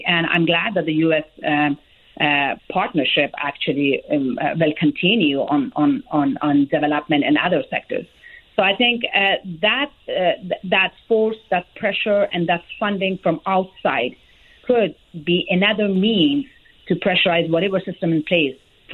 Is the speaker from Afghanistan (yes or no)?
yes; Herat, Afghanistan; born or raised there